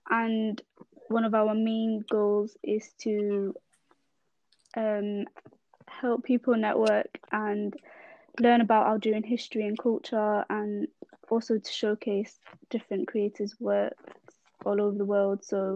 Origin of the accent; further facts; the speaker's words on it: England, United Kingdom; I'm also a university student and I was born and raised in England.